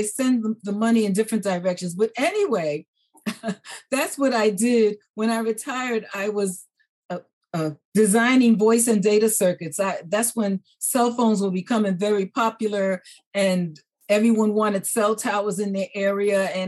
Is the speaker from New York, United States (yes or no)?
yes; New York City, New York, United States; But I grew up in New York City and I started working for a New York telephone company, worked my way up the ladder.